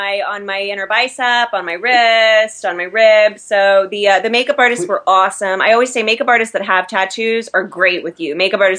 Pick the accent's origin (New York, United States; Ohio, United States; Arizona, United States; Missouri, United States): Ohio, United States; I'm from Ohio. You know, I was a punk kid.